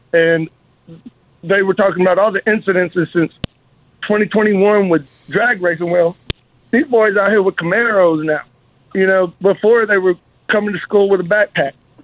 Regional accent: Georgia, United States; I'm from North Georgia. I moved out here to Utah, but I'm from North Georgia.

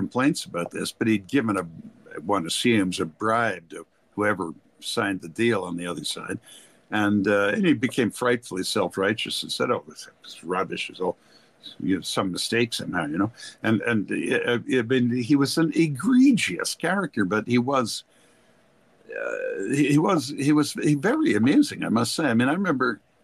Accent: Quebec, Canada; but I'm from Quebec, so I speak French

